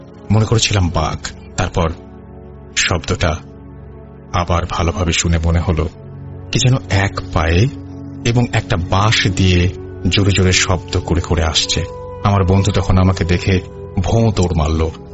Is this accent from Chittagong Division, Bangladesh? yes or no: yes; Burichang, Chittagong Division, Bangladesh; আমার গ্রামের বাড়ি কুমিল্লার বুড়িচং থানার একটি গ্রামে।